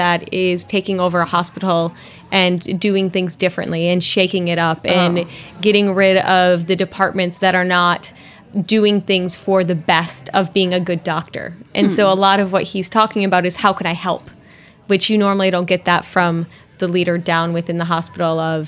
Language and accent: English; Pinconning, Michigan, United States; but I grew up in a small town in Michigan, Pinconning, Michigan